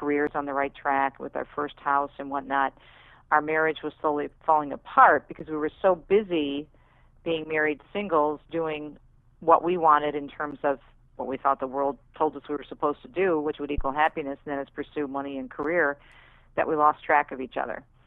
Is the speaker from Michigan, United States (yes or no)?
yes; Detroit, Michigan, United States; my hometown of Detroit